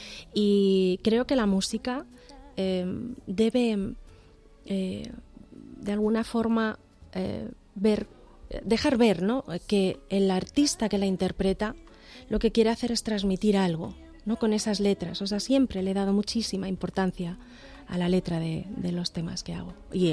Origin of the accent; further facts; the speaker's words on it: Ciudad Real, Castilla-La Mancha, Spain; Sí, yo soy de Ciudad Real, sí.